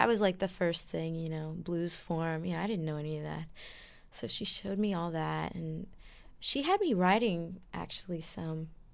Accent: Texas, United States; I'm from Texas.

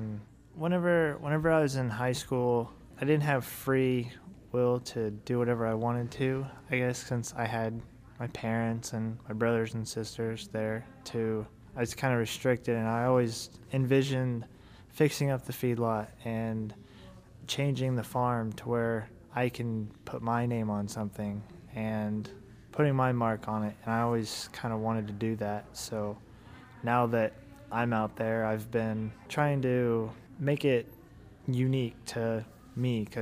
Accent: Burlington, Kansas, United States; from Burlington, Kansas, and I live on a fifth-generation family farm.

